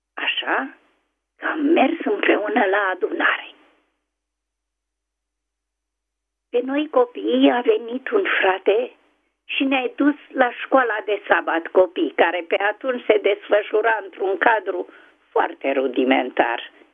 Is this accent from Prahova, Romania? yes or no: yes; Ploiești, Prahova, Romania; born there; din Ploiești, orașul meu natal